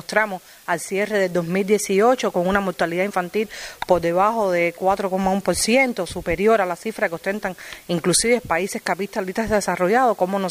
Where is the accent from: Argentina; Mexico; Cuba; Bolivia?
Cuba; mis orígenes son humildes y gracias a la revolución he logrado tener lo que hoy como ciudadana cubana nosotros tenemos